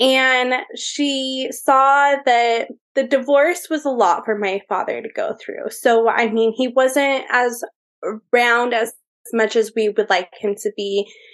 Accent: California, United States; I am from Orange County, California. My parents had a house. Well, like they first got a house together in Orange Park Acres.

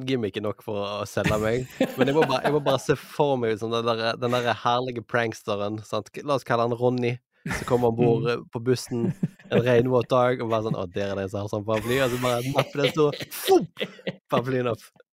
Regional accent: Western Norway, Norway; som vestlending så har vi jo litt erfaring med å gå med paraply og vet litt hvordan vinden oppfører seg rundt hjørner

